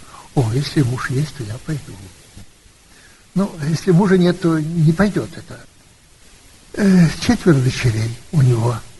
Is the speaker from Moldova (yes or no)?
yes; Moldova